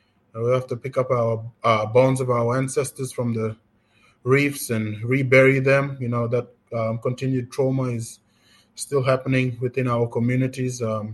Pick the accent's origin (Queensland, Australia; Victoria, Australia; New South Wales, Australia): Queensland, Australia; Waraba Island; I'm from Waraba Island. I'm in the central part of the Torres Strait. I come from the Kulkalaik region and the Kulkalaik Nation